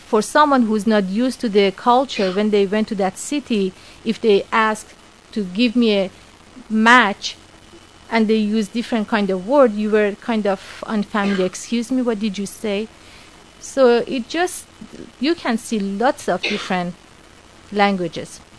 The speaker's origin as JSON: {"language": "English", "town": "Tehran", "region": "Tehran Province", "country": "Iran", "tie": "born or raised there", "said": "I was born in Tehran, Iran. Actually, today is my birthday, 45 years ago. And I was raised there. My family, my father and my mom, they were from northeast of Iran."}